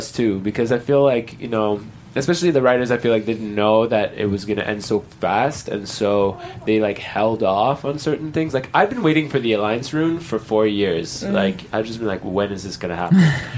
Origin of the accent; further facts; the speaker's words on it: Canada; first language French; By the way, we're both French Canadian.